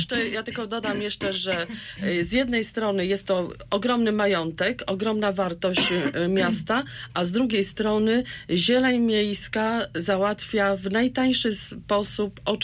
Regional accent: Zielona Góra, Lubusz Voivodeship, Poland; Ja również jestem przygnębiona jako rodowita zielonogórzanka

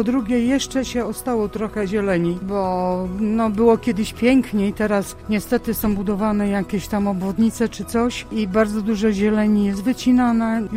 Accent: Zielona Góra, Lubusz Voivodeship, Poland; Pani, ja kocham Zieloną Górę. Ja tu mieszkam od urodzenia

